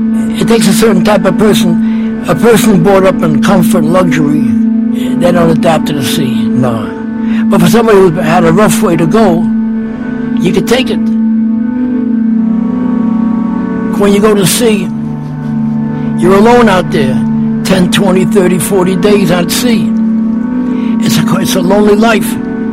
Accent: New York City, New York, United States; born there; I was born in New York City.

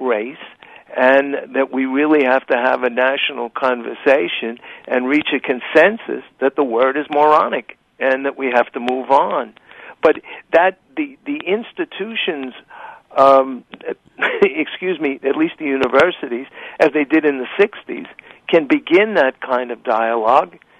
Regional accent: Brooklyn, New York, United States; Well, if I can, I'm 63, mm-hmm. and growing up in Brooklyn with my last name, I was always a spick.

